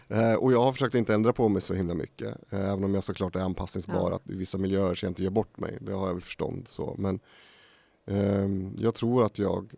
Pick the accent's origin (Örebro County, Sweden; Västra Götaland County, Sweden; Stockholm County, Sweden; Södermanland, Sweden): Södermanland, Sweden; Eskilstuna; jag är uppvuxen här i Eskilstuna och klassisk arbetarfamilj.